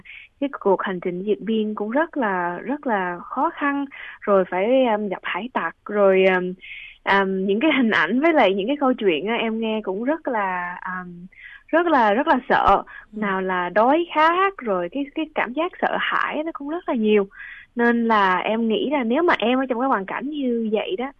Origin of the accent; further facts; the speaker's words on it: Australia; em nghĩ rằng là một người thế hệ thứ hai sinh ra lớn lên tại Úc